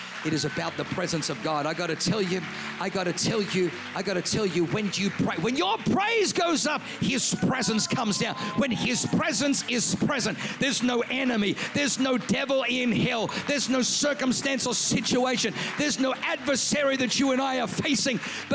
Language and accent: English; Australia; It's German. And I was brought up in Australia.